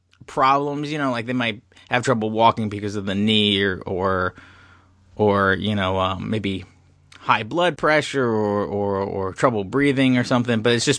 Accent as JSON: {"language": "English", "region": "New Jersey", "country": "United States", "said": "I am from New Jersey, land of malls."}